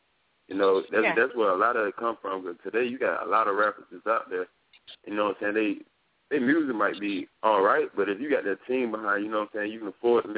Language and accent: English; Opelika, Alabama, United States; try to put Chamber County on, whether it's in Lynette, the Fett, you know, or travel to Opelika, to my hometown.